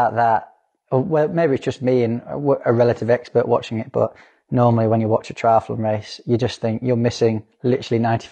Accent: United Kingdom; obviously being a Brit

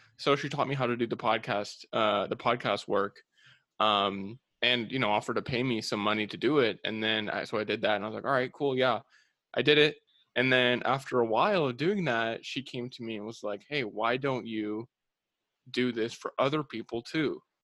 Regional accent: California, United States; moved away as an adult; now in Atlanta, United States; with them up until I moved across the country to Atlanta, Georgia with my partner, my girlfriend. I grew up in California.

